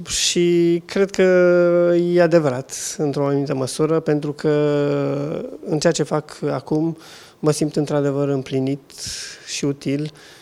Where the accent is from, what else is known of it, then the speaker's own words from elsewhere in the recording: Alba Iulia, Alba County, Romania; Și eu am crescut într-o perioadă foarte bogată, spiritual, în comunitatea din Alba Iulia, de acolo sunt deloc din România.